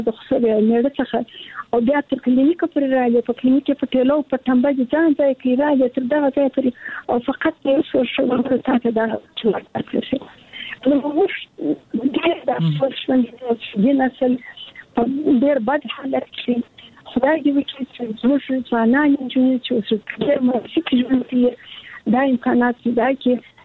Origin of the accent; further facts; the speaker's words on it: Kandahar, Afghanistan; زه د کندهار یم، د کندهار د ونیا انالیسي کې مې زده کړې وکړې